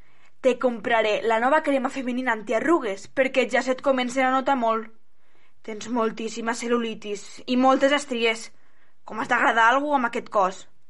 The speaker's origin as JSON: {"language": "Catalan", "town": "L'Aldea", "region": "Catalonia", "country": "Spain", "said": "de l'Aldea"}